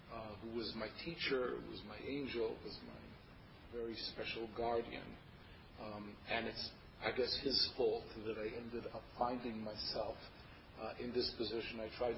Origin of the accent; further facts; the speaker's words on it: Israel; I was born and raised in Israel. My father was a Norwegian, not Jewish, who came to Israel in the War of Independence as a volunteer.